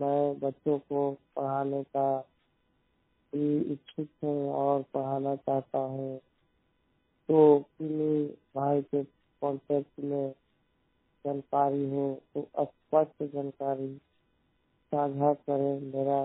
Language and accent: Hindi; Patna, Bihar, India; मैं पटना जिला बिहार से हूँ।